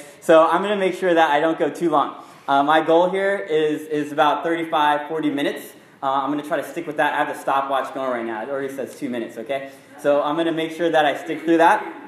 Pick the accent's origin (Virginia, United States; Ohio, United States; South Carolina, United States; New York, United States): Virginia, United States; I grew up in Virginia for about 10 years.